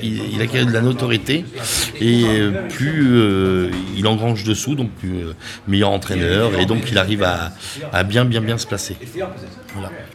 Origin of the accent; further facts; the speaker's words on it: Eymoutiers, Nouvelle-Aquitaine, France; Je suis originaire d'Émoutiers.